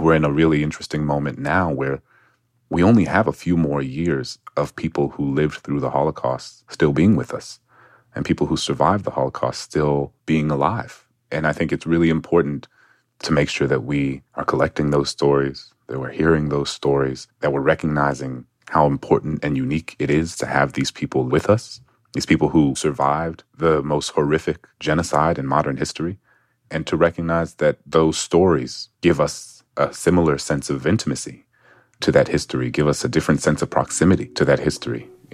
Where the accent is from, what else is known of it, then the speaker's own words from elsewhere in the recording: New Orleans, Louisiana, United States; she knew I was from New Orleans. She knew that I was the descendant of enslaved people in America.